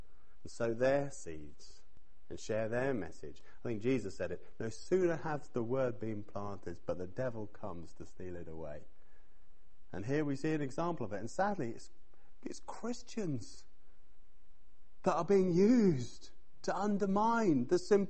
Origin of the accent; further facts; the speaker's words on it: England, United Kingdom; I think we're all English in here, all British in here.